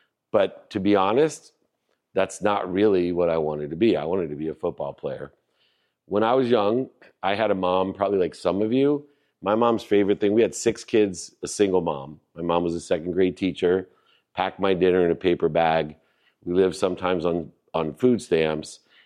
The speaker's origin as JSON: {"language": "English", "town": "San Diego", "region": "California", "country": "United States", "tie": "born or raised there", "said": "I grew up here in San Diego, went to Patrick Henry High School, grew up in San Carlos, used to come up here to the arcade and play."}